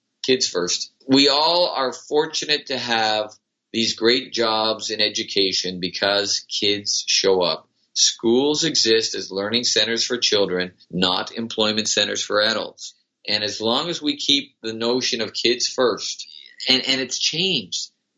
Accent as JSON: {"language": "English", "town": "Montreal", "region": "Quebec", "country": "Canada", "tie": "born or raised there", "said": "I grew up in Montreal, so it's the Montreal Canadiens. But I live just outside of Vancouver now"}